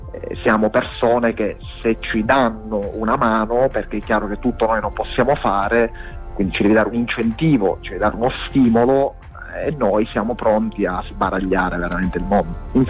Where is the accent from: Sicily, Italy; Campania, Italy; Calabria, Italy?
Sicily, Italy; mi reputo anche una persona molto radicata alla Sicilia, cioè sono affezionato proprio alla mia terra, infatti la porto dappertutto e ne vado fiero.